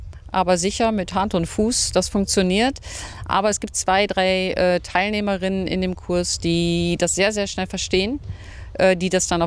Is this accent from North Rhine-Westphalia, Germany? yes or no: yes; Dülmen, North Rhine-Westphalia, Germany; und ich komme aus Dülm